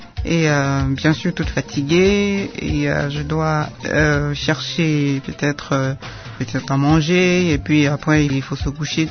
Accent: Cameroon; Bien avant la MONUSCO, je travaillais au Cameroun. Je suis camerounaise de nationalité.

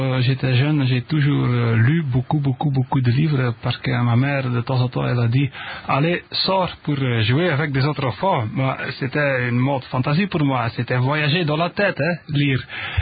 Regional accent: Flanders, Belgium; now in Brussels, Belgium; Oui, je suis né en Belgique, à Limbourg. Mais j'ai fait mes études à Bruxelles et maintenant j'habite pour plus de 13 ans à Bruxelles.

